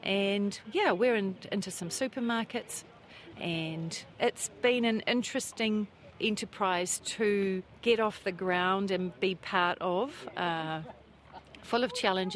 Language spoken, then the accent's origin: English; Otago, New Zealand; I'm from South Otago. I grew up on a farm near the Pomahaka River, a sheep and cropping farm.